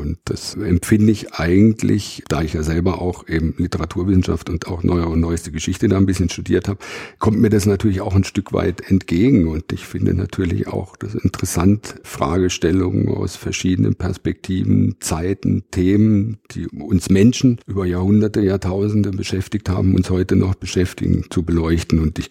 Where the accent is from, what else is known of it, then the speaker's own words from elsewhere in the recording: Karlsruhe, Baden-Württemberg, Germany; Als Badner in die Landeshauptstadt zu kommen, aber ist natürlich komplett albern. Aber tatsächlich ist man in Karlsruhe natürlich schon ein bisschen so groß geworden aus der Rivalität Karlsruhe, Stuttgart, Badner, Schwaben.